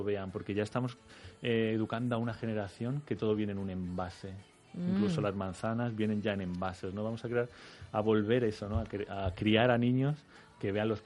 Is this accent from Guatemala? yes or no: no; Spain; quien llega el último al restaurante o los que llegamos los últimos somos los españoles.